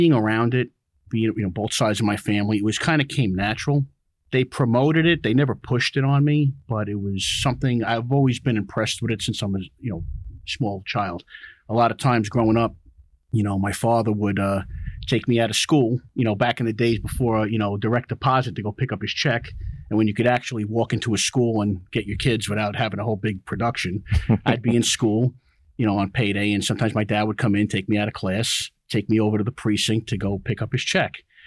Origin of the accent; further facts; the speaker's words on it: Queens, New York, United States; Well, I'm from Queens, New York. I say Northern Alabama, but nobody believes me with my accent. But I'm from Queens, New York.